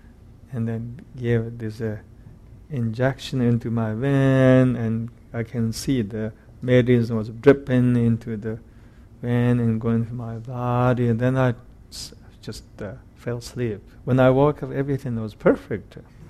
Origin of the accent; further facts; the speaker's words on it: Tibet, China; Recently, I couldn't reach into Tibet, my hometown.